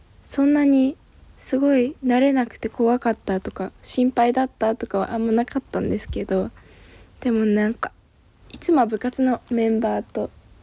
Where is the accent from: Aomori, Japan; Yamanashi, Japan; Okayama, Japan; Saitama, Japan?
Aomori, Japan; 生まれも育ちも青森県、